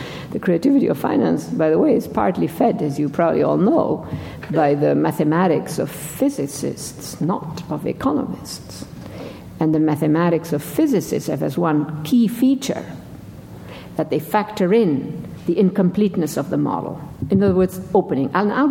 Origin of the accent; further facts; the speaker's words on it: Buenos Aires, Argentina; I remember, I grew up in Buenos Aires, and when I went back to Buenos Aires in the 1990s, the city was a transformed city.